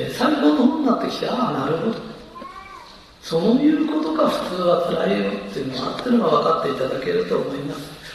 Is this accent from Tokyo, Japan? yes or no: yes; Tokyo, Japan; born there; 私東京生まれって言うんですけど、市と市が言えないんです。